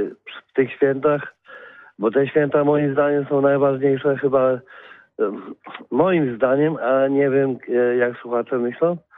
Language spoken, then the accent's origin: Polish; West Pomeranian Voivodeship, Poland; ja nie jestem z Wielkopolski, tylko jestem z Zachodniopomorskiego